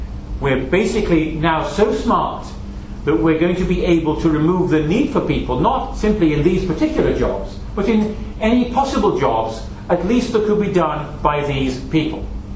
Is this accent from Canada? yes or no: no; United Kingdom; now in United States; it's very nice to be back here in the UK, and I hope you can't tell from my accent that I have lived now for nearly 24 years in the US. I think I tend to speak like a Brit but think like an American